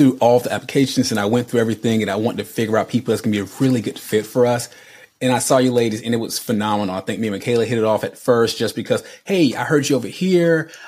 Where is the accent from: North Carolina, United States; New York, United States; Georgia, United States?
North Carolina, United States; Charlotte; I'm from Charlotte.